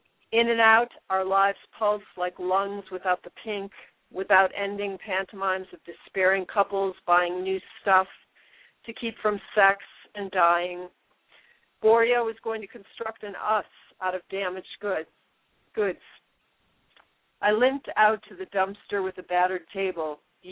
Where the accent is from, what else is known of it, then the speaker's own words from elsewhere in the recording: Chicago, Illinois, United States; Yeah, I grew up in Rogers Park, which is like in Chicago. It was like a working class neighborhood, but it was a lot of Catholic families